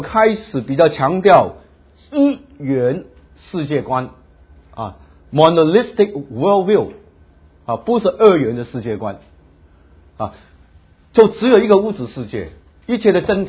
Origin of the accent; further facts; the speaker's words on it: China; 我们中国人是比较像柏拉图这条路线，所以我们中国的科学很难发展